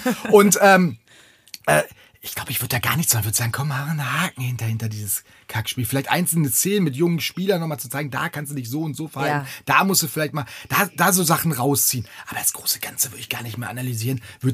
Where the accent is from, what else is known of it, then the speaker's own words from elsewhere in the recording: North Rhine-Westphalia, Germany; Wir kommen aus dem Sauerland.